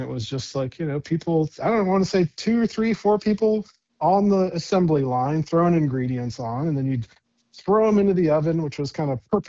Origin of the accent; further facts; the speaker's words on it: Ohio, United States; now in Valrico, United States; No, I'm from well, I was from Ohio, you know.